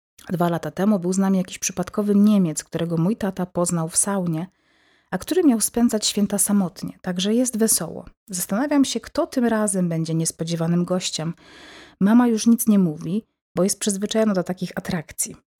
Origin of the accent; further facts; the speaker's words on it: Lublin Voivodeship, Poland; pochodzę z Lubelszczyzny.